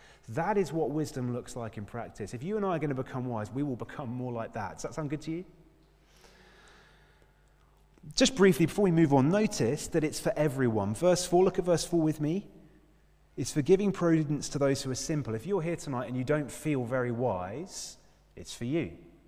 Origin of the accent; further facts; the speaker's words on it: Cambridge, East of England, United Kingdom; I grew up in Cambridge, surrounded by people from Cambridge University.